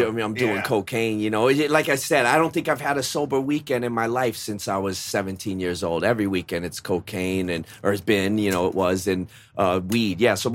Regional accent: Tucson, Arizona, United States; moved away as an adult; now in Long Beach, United States; Tucson, Arizona.

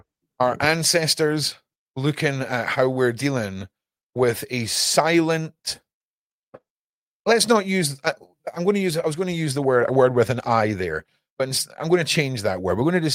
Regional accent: Scotland, United Kingdom; where are you from? UK, score it out, write Scotland. Right? But if you think you're going to swan in and start bullying the bully that's been bullying my country for hundreds of years

